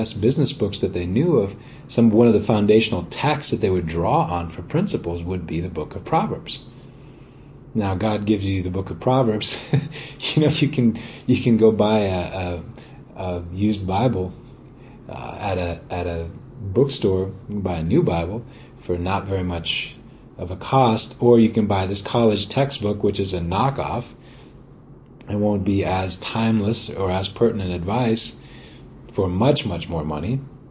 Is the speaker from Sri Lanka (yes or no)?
yes; Sri Lanka; when I was a kid, and I in my early days and growing up in Sri Lanka.